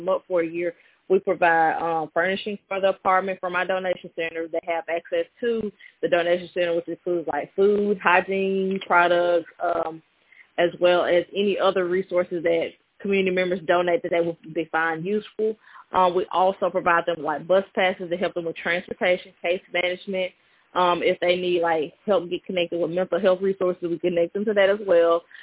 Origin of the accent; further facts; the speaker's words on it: Water Valley, Mississippi, United States; me as a queer youth growing up in Water Valley, how there wasn't anything for me.